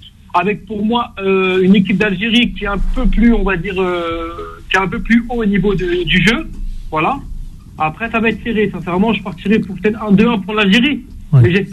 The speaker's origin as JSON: {"language": "French", "country": "Morocco", "said": "Moi, je suis marocain"}